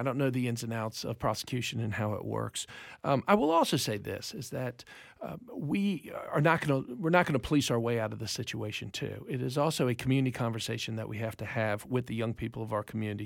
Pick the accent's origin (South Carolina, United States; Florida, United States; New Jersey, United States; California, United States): Florida, United States; Killearn; And Killarn's a great area. I grew up in Killarn, matter of fact. And I love that neighborhood.